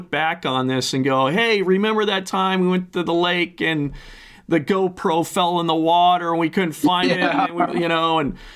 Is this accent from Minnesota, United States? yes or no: yes; Minnesota, United States; So I'm in, you know, Southie. I'm in Buffalo. But it's, you know, we're surrounded. What's so great about being a Minnesotan is that you're surrounded by just amazing opportunities everywhere.